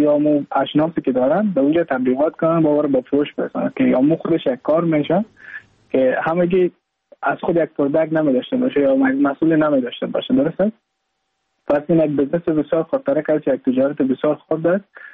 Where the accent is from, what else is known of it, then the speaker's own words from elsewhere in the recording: Mazar-i-Sharif, Balkh, Afghanistan; moved away as an adult; now in India; از مزار شریف هستم، از قریه شیرآباد که از قریای درفتاده مزار شریف بخ می باشم که ما در سال 2019 ماه جون به هندوستان آمدم